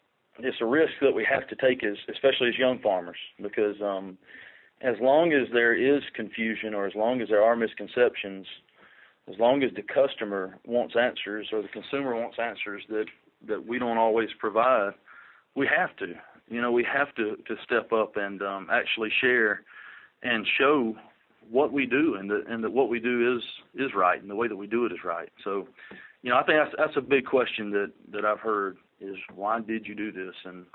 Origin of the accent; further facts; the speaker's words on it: Georgia, United States; And for me … from Georgia. We raise chickens